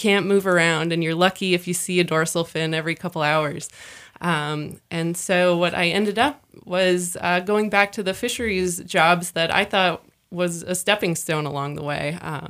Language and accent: English; Minnesota, United States; I grew up in Minnesota, and I always wanted to be a marine biologist, like many young women.